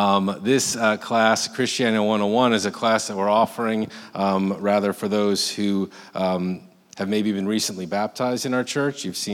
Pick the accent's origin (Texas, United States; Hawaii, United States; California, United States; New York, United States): New York, United States; I'm from New York. If you're new, you wouldn't know that.